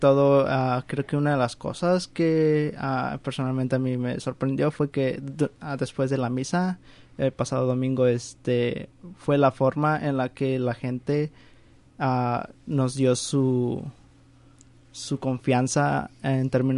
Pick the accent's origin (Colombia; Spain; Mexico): Mexico; yo también soy mexicano, soy latino